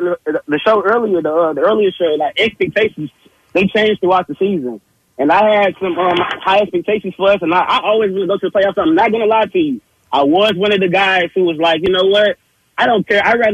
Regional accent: Houston, Texas, United States; Because I'm from Houston.

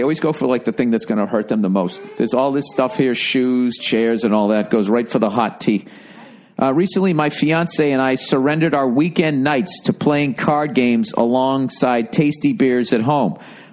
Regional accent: Massachusetts, United States; I suggest playing 45s, which I had always played growing up on the North Shore.

